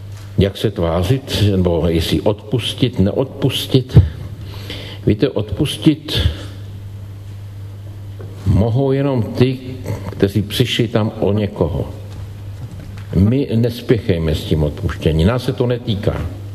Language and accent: Czech; Hradec Králové Region, Czechia; born there; U mého rodiště se poprvé začalo prostě používat šrapnely a podobně, to je ta bitva u Hradce Králové.